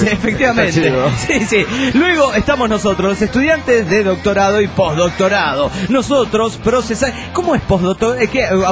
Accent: Colima, Mexico; de Colima, Colima, México.

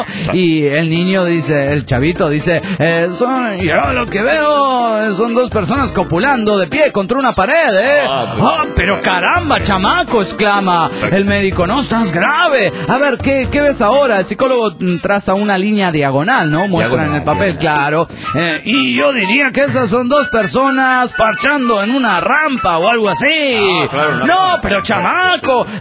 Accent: Managua, Nicaragua; de Managua, Nicaragua.

